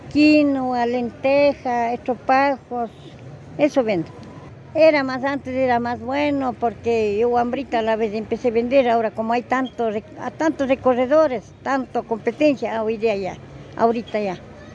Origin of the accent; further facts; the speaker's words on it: Ambato, Tungurahua, Ecuador; No, yo soy de Ambato, yo vivo en Ambato.